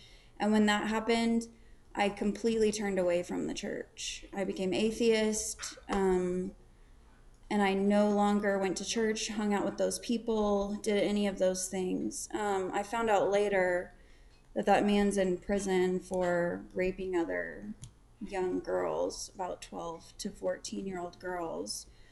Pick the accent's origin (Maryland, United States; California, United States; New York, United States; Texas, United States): Texas, United States; Fort Worth; I'm an alcoholic. My sobriety date is June 14th, 2016. I'm from Fort Worth, Texas.